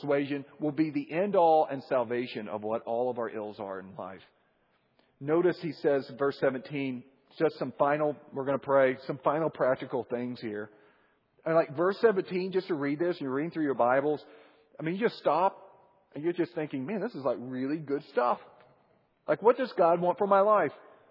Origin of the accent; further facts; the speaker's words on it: Missouri, United States; My mother is visiting here. We're from Missouri in the Midwest.